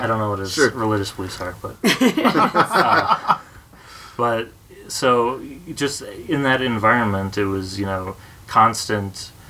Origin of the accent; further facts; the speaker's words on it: Blaine, Minnesota, United States; I grew up in Blaine, Minnesota, which is, for those of you who don't know, it's Anoka Hennepin School District.